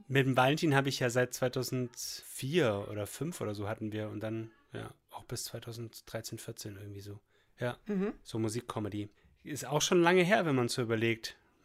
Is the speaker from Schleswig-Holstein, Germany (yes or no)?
no; Esslingen am Neckar, Baden-Württemberg, Germany; now in Remseck, Germany; Eigentlich aus Esslingen am Neckar.